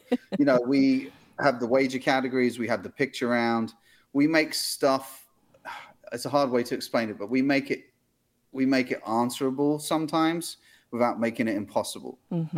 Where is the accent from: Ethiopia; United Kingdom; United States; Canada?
United Kingdom; England; I have to say it this way because I'm English, aluminium powder.